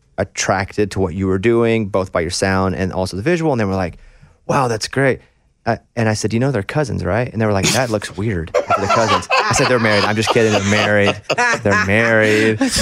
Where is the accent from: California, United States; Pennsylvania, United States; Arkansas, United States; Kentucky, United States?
Arkansas, United States; I'm from Arkansas, though.